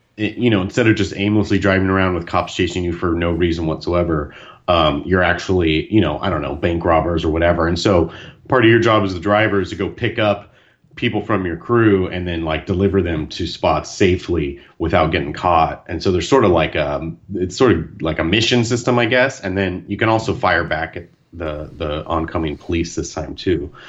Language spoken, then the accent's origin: English; Sacramento, California, United States; That was here in Sacramento.